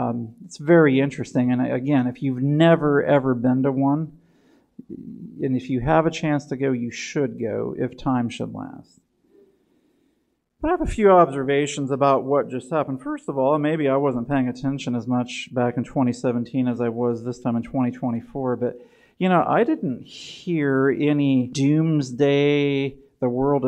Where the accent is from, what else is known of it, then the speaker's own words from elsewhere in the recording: Portland, Tennessee, United States; We went back in 2017 to the eclipse to where I grew up in Portland, where Highland Academy is, because I wanted to be somewhere familiar.